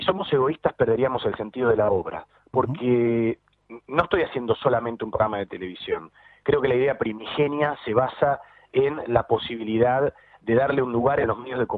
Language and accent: Spanish; Buenos Aires, Argentina; born there; Yo soy exalumno del Colegio Marista de Inmaculada Concepción. Yo nací en Parque de los Patricios, en un barrio de la Capital Federal